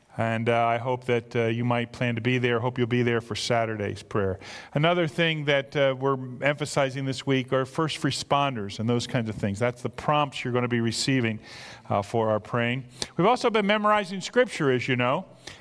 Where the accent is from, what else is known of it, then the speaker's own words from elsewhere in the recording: United States; And I love being an American. I do. I don't know anything else, so, you know, that's it.